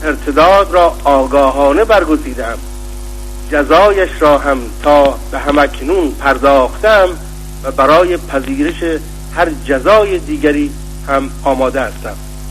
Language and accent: Persian; Iran; من یک ایرانی هستم